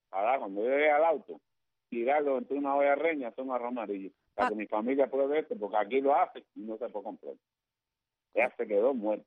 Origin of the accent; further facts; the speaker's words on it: Cuba; Yo soy cubano.